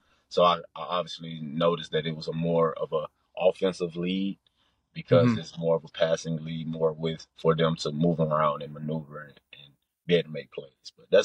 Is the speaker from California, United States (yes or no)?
no; Beaumont, Texas, United States; Yeah, that's my hometown.